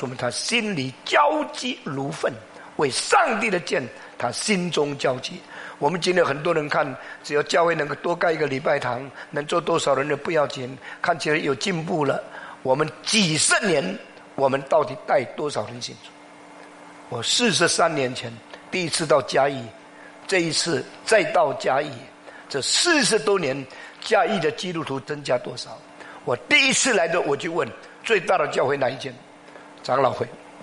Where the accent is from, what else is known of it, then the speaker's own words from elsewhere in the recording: China; 我们中国人翻译成先知的时候